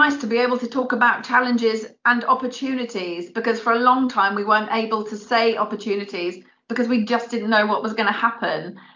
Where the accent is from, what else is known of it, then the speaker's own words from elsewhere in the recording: Great Yarmouth, East of England, United Kingdom; born there; I mean, I was born in Great Yarmouth. I adore it.